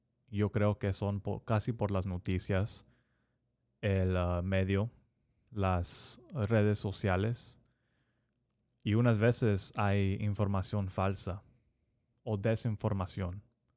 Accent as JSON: {"language": "Spanish", "country": "United States", "tie": "born or raised there", "second_language": "Spanish", "said": "yo crecí con padres mexicanos, no más que también crecí aquí en los Estados Unidos con, la verdad, puro gabacho, que hablan en inglés."}